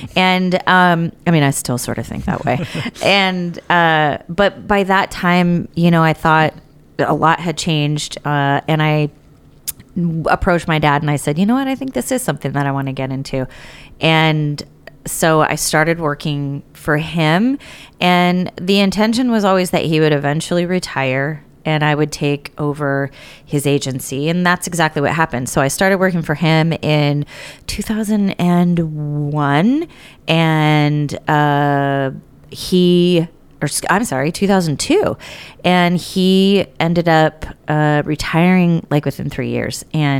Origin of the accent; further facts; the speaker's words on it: California, United States; Yes, well, so I'm born and raised in California, Sonoma County, and still live in Sonoma County.